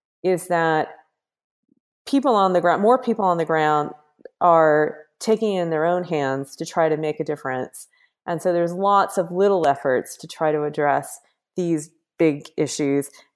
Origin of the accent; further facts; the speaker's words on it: Kansas, United States; I'm from Kansas, and I'm actually doing a project where I'm biking across Kansas, talking to prairie ranchers about how to know and care for the prairie.